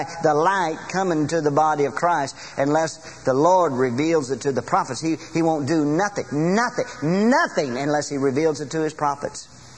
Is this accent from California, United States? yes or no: yes; California, United States; I was raised out in California. We just don't have them.